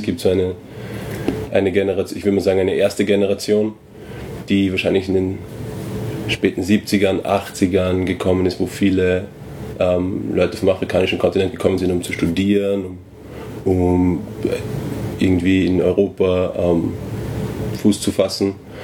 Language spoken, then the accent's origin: German; Nigeria; also ich sage es immer vieles aus nigerianischer Perspektive, aber gerade als Nigerianer ist es auffällig